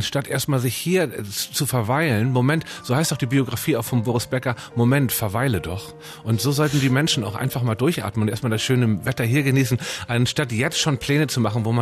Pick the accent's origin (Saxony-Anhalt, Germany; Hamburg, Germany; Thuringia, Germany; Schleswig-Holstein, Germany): Hamburg, Germany; aus der nordischen Stadt Hamburg, aus meiner Heimat natürlich.